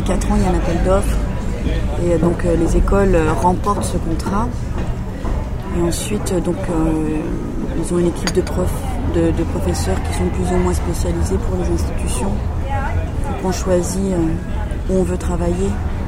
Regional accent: France; now in Brussels, Belgium; Je suis française et je travaille à Bruxelles

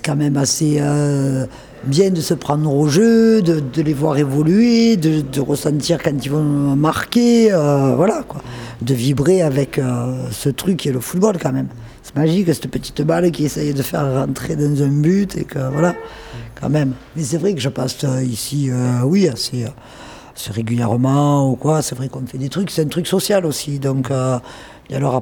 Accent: Marseille, Provence-Alpes-Côte d'Azur, France; En plus, c'est ma ville. Hein. Quand même, je suis chauvine. Hein. Je suis marseillaise, pure marseillaise.

